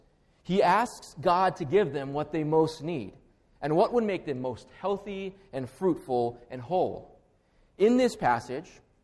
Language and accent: English; Hawaii, United States; first language Hawaiian Pidgin English; So born and raised in Hawaii. Our native language is Hawaiian Pidgin English, and I typically hold myself back, small kind, more than small kind